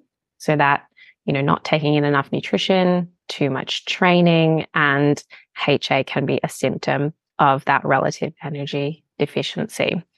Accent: United States; now in Australia; I'm a dual citizen, so I'm American and I live in the lovely Australia where I now call home.

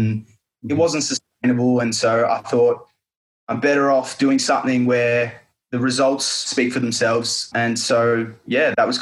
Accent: Berwick, Victoria, Australia; I'm from Berwick in southeast Melbourne

